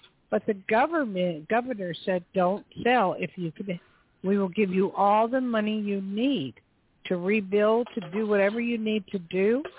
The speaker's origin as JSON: {"language": "English", "region": "New Jersey", "country": "United States", "said": "Jersey girl."}